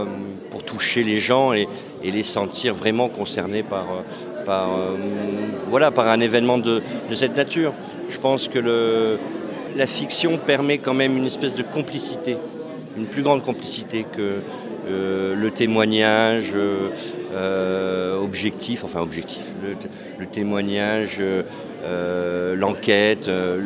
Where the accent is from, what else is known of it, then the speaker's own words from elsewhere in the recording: Hauts-de-France, France; parce que je suis d'origine du Nord, comme vous l'avez précisé, mais je suis aussi un fils d'ouvrier.